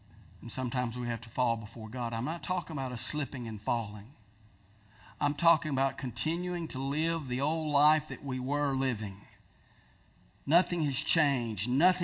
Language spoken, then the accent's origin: English; Piedmont, Alabama, United States; in the little church that I grew up in Piedmont, Alabama, we sang convention songs.